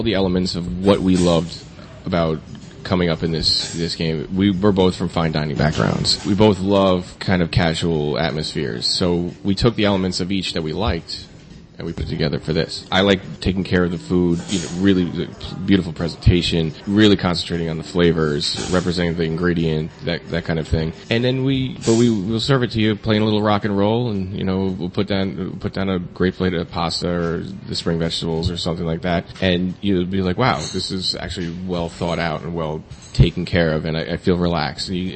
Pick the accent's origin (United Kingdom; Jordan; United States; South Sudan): United States; New York; Well, I grew up in Westchester.